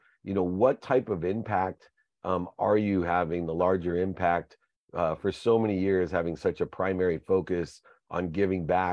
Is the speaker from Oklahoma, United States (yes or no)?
no; Akron, Ohio, United States; born there; And I was born in Akron, Ohio, and mom was from Dayton.